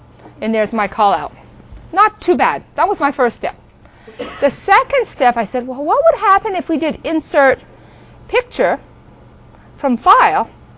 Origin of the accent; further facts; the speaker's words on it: France; accent: French; English is a second language; If you remember my French accent, you'll remember that it's